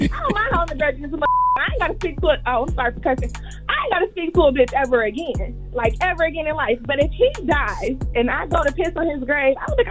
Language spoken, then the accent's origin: English; Cleveland, Ohio, United States; now in Florida, United States; I'm from Cleveland, but I live in Florida.